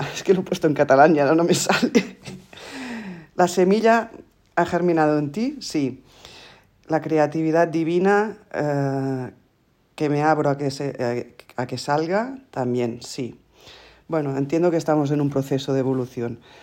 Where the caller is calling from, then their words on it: Andorra; de Andorra.